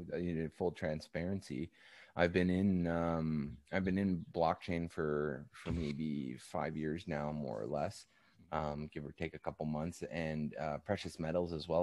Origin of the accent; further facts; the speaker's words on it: Canada; I'm Canadian, so